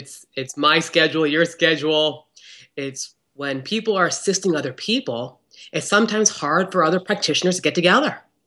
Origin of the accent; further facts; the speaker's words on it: Akron, Ohio, United States; I'm from Akron, Ohio, small town America.